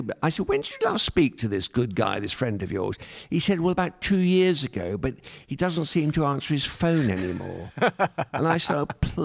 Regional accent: Ireland; and I count myself as Irish

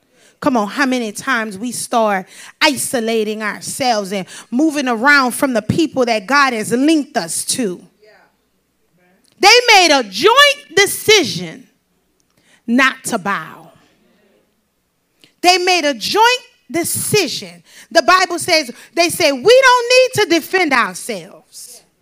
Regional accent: New Orleans, Louisiana, United States; I'm from New Orleans, and so they use different words.

